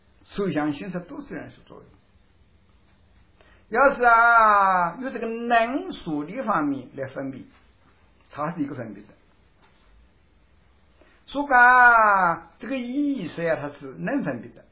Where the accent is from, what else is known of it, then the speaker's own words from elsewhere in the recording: China; 我们中国人实际上说过是沧海桑田哦